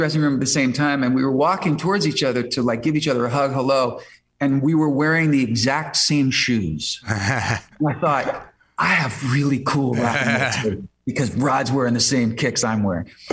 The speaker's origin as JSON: {"language": "English", "town": "Chicago", "region": "Illinois", "country": "United States", "lives_now": "Los Angeles, United States"}